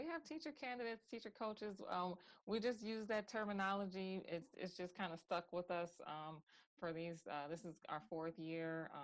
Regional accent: Chicago, Illinois, United States; I am from Chicago

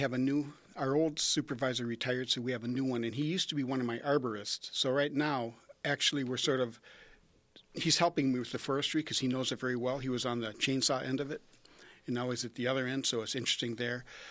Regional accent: Madison, Wisconsin, United States; also born or lived in Indianapolis, United States / Milwaukee, United States; Well, I was born in Indianapolis and moved to the Wisconsin area when I was young, and moved to Madison from Milwaukee when I was about 8 years old, and that's where I grew up.

